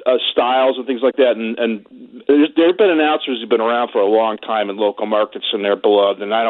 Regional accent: Chicago, Illinois, United States; I grew up in Chicago.

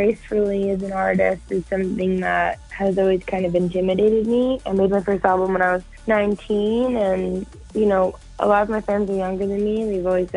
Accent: United States; I'm like, I'm American. Are you going to let me in?

